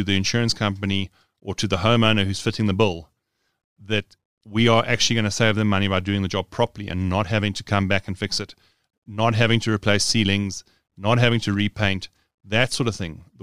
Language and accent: English; Johannesburg, Gauteng, South Africa; I was born in Johannesburg. I am a Johannesburg man through and through, or boy through and through.